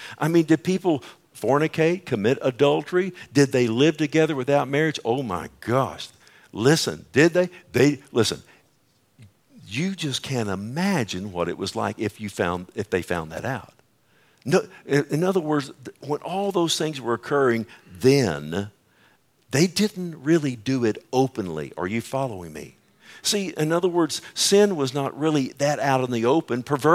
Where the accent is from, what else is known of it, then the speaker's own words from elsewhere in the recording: Keller, Texas, United States; In the town that I grew up in Keller